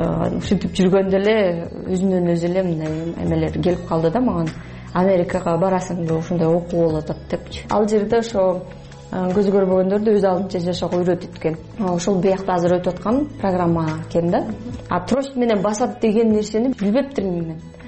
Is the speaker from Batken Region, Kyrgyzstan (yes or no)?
no; Issyk-Kul Region, Kyrgyzstan; Мен өзүм негизи көлдө төрөлүп өскөм, жети өгүз районунда.